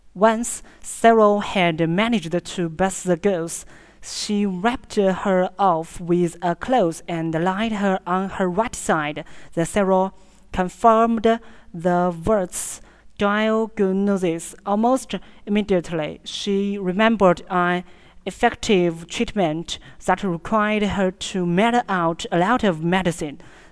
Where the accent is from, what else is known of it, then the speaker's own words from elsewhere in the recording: Jinchang, Gansu, China; English is a second language; I come from Gansu, Jinchang. The city I lived as a new city, its history only 20 years. Jinchang is an industry city.